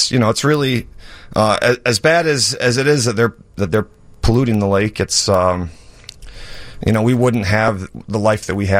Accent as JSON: {"language": "English", "town": "Wilmette", "region": "Illinois", "country": "United States", "tie": "born or raised there", "said": "I grew up in Wilmette, a north suburb"}